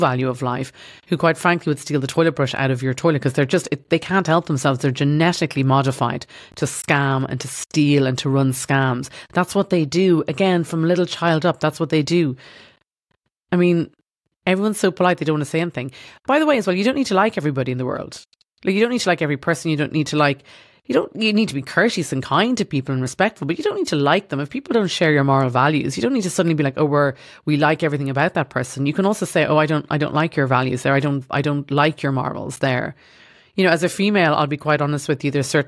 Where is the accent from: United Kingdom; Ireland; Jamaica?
Ireland; I'm watching Ireland, my home country